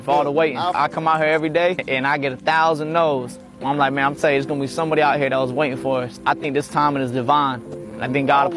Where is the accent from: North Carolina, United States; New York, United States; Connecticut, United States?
North Carolina, United States; Fayetteville; I'm from Fayetteville, North Carolina.